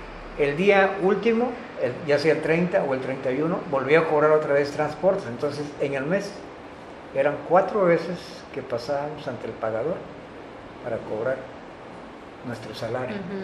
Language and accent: Spanish; Mazatlán, Sinaloa, Mexico; born there; now in Matías Romero, Mexico; yo nací en Mazatlán, no nací aquí en Matías